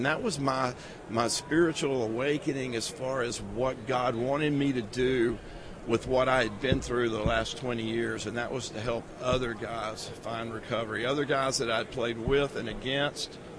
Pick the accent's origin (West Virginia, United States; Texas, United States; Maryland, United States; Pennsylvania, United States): Texas, United States; I was raised Southern Baptist in the Bible Belt, you know, in East Texas.